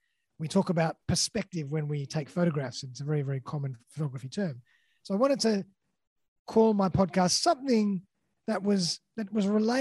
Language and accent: English; Sydney, New South Wales, Australia; I'm from Sydney, Australia.